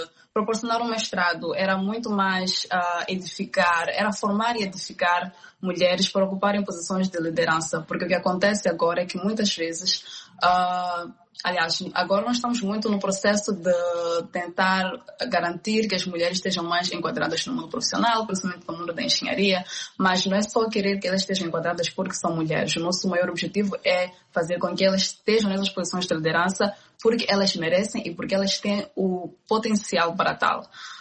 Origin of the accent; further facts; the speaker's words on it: Maputo, Maputo City, Mozambique; sou moçambicana, nasci em Maputo, em Moçambique. Passei cerca dos meus 23 anos em Maputo, desde a escola primária, secundária e também a universidade